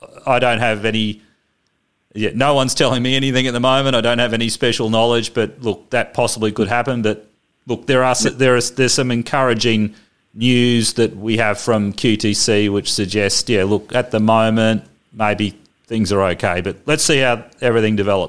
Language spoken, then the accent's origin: English; Queensland, Australia; And as a Queenslander and someone who remembered historically how well run Queensland was financially during successive governments